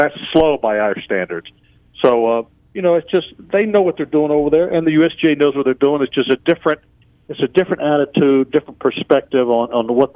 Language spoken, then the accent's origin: English; Virginia, United States; And you know, he was my guy growing up in Virginia, as we all know.